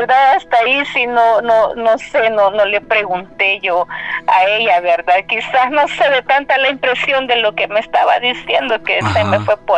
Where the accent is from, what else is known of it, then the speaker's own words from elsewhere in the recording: San Salvador, El Salvador; un pueblo que tiene mucha historia, muy bonito aquí en mi país, se llama Panchimalco.